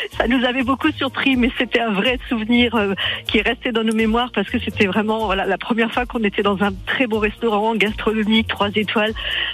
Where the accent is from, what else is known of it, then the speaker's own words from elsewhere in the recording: Strasbourg, Grand Est, France; De temps en temps, je la croise encore en ville, parce que, bien sûr, je suis strasbourgeoise.